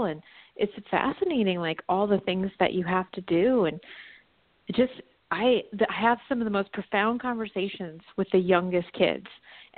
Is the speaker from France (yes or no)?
no; Virginia, United States; I did a book tour in my hometown in Virginia, and I invited her.